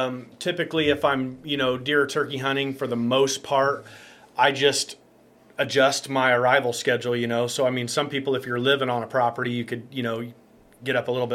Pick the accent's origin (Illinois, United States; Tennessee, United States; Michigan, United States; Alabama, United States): Illinois, United States; Greenfield; now in Jerseyville, United States; I was born and raised in Greene County, Greenfield.